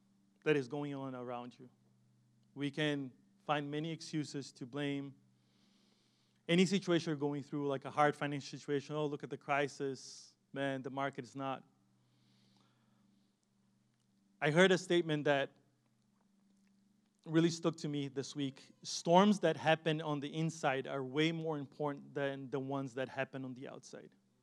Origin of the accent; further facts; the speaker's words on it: Brazil; I know I come from Brazil.